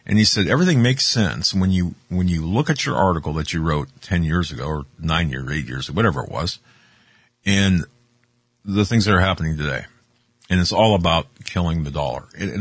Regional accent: Erie, Pennsylvania, United States; A good friend of mine, Pat Campbell from Erie, from my hometown in Erie, then to Steubenville, and then to KFAQ out of Orlando

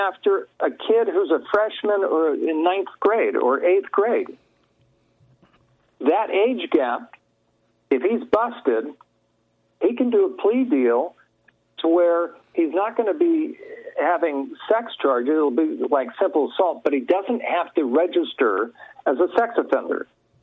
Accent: California, United States; So in California, I'm originally from California.

